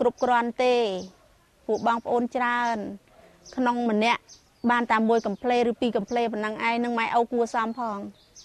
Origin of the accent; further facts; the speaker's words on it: Samrong, Takeo, Cambodia; ចាខ្ញុំនៅដេញភូមិសំរងហ្នឹងហ្មងនៅឃុំតាពាំងធំខាងជើងហ្នឹងហ្មង